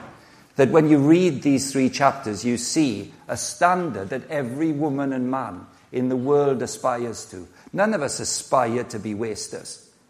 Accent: Llanelli, Wales, United Kingdom; moved away as an adult; also born or lived in Cardiff; now in Cambridge, United Kingdom; Well, I come from Llanelli, a very well-established, beautiful part of Wales, and then lived in Cardiff as an undergrad, student period, and then moved to Cambridge effectively 40 years ago

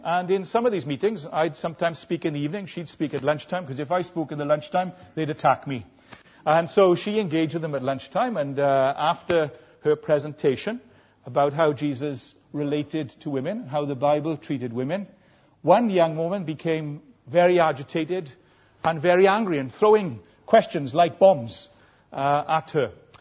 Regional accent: Merthyr Tydfil, Wales, United Kingdom; perhaps when I was growing up in Merthyr Tydfil

